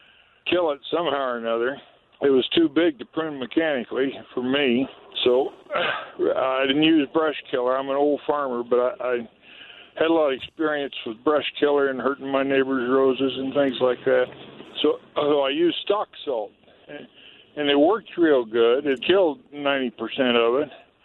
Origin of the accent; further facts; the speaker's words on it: Missouri, United States; Northern Missouri, north of St. Joseph, Missouri.